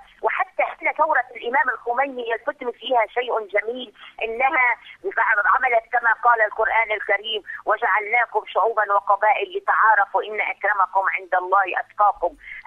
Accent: Lebanon; أنا سيدتي من لبنان

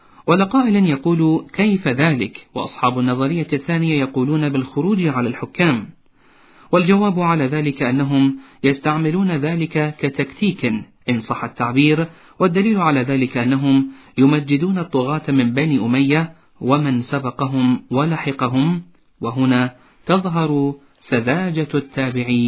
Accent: Algeria; يومها كانت بلادي الجزائر تمر بفترة شبيهة بما يسمى اليوم الربيع العربي

